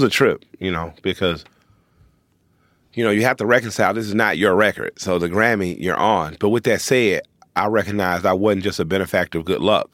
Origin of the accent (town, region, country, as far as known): Atlanta, Georgia, United States